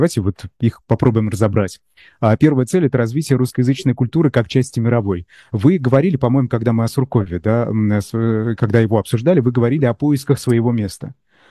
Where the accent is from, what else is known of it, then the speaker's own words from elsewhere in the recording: Ufa, Bashkortostan, Russia; я рос в такой атмосфере, не в Москве, я рос в Уфе, это регион все-таки, да, не столица